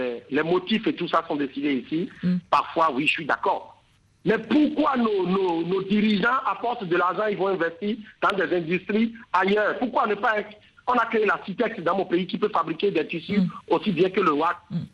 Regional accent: Porto-Novo, Ouémé, Benin; puisque je suis de Porte-Novo

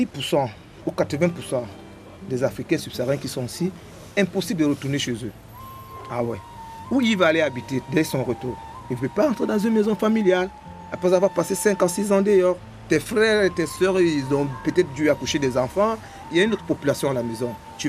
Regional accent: Cameroon; now in Algeria; Je viens du Cameroun et je suis un migrant en Algérie. Voilà, ça fait presque 11 ans que je suis au Maghreb, mais ça fait 8 ans que je vis en Algérie.

